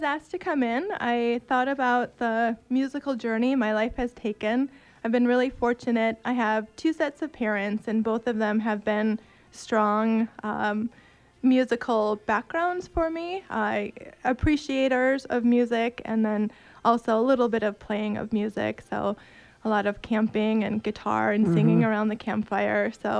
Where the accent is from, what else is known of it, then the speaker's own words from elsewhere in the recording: Michigan, United States; also born or lived in Washington / Hawaii / Fairbanks; now in Kodiak, United States; I grew up in Michigan, but moved around a lot. Did high school in Washington, undergrad in Hawaii, and then spent time up in Fairbanks before coming down to Kodiak.